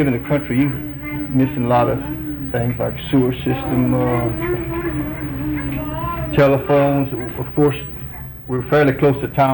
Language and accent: English; Louisiana, United States; I was born and raised near Chitanya, Louisiana. It's a little old bitty town northeast of here.